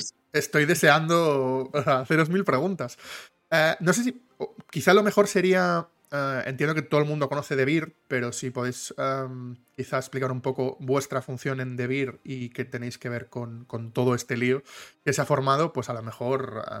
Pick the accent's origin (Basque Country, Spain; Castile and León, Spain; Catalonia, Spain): Catalonia, Spain; yo como catalán me hace una ilusión